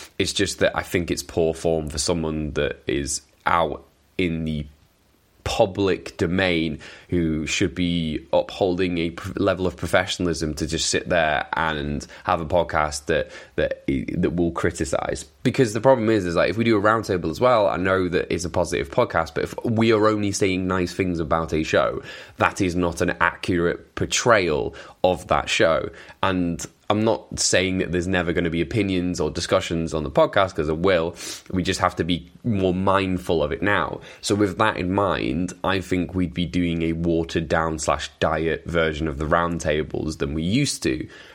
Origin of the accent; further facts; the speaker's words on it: Wales, United Kingdom; Now, I should have said that with a Welsh accent, but being Welsh, I don't want to upset my fellow countrymen with my terrible Welsh accent